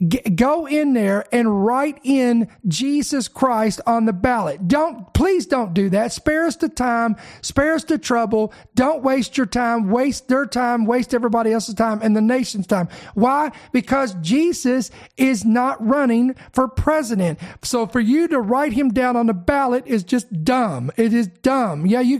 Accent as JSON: {"language": "English", "country": "United States", "said": "I get to vote. I'm an American. I have a civil duty to vote."}